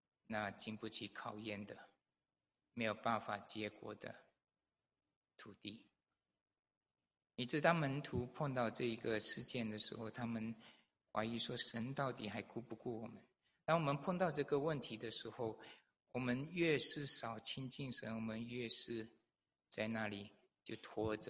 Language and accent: Chinese; Malaysia; 这是我的家乡在梅里沙老月马来西亚的那个地方。这条路是30多年我开过的一条路。